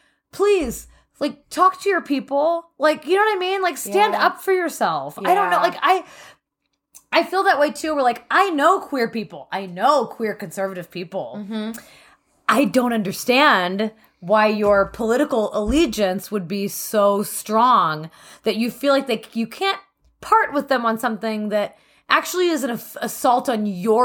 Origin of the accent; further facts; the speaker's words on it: Texas, United States; Maybe this is just because I grew up in Texas